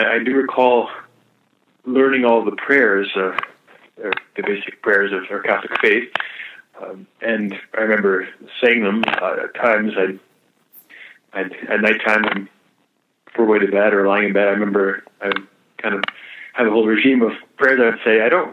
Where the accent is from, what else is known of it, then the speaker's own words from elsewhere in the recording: Nova Scotia, Canada; also born or lived in Nashua, United States; Yes, I was born in Nashua, New Hampshire, and just lived there only for about a year. My father was beginning his medical career and started there in Nashua, and then moved up to Nova Scotia, Canada